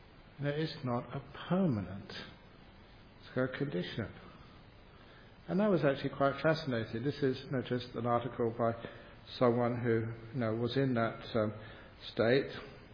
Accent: England, United Kingdom; I grew up in England.

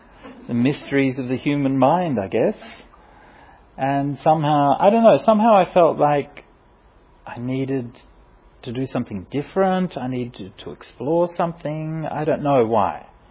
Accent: Australia; I'm a city kid, right? I mean, you know, I grew up in Australia

